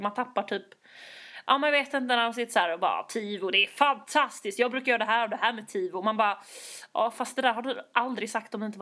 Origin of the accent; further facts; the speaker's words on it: Sweden; now in Berlin, Germany; Jag är den svenska frilansaren.